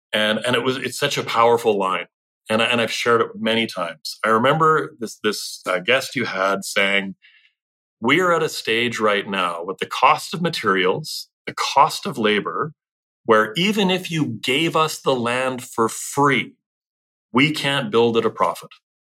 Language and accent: English; Canada; We are Canadian, which is to say we are conservative.